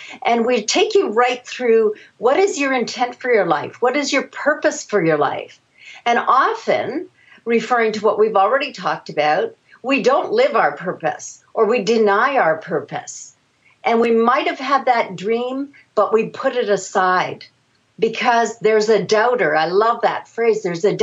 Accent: Canada; which my background, I'm French Canadian, and we do a lot of that.

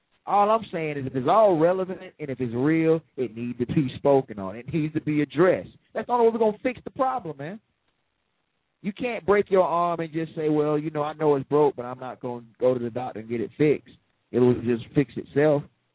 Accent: the South, United States; You know, I grew up in the South.

